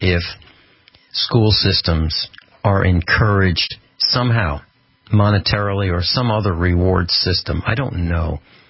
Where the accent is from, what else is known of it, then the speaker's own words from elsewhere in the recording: East Coast, United States; When I was growing up on the East Coast, I lived in a neighborhood, and it was a nice neighborhood.